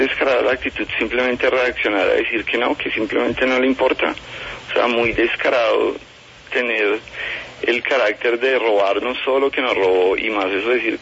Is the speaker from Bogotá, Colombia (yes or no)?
yes; Bogotá, Colombia; que nos dice eso a nosotros como bogotanos